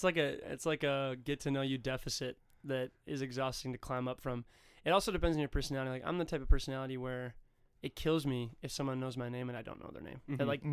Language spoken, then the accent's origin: English; Hudson, Wisconsin, United States; in my hometown, Hudson, Wisconsin, Stillwater, Minnesota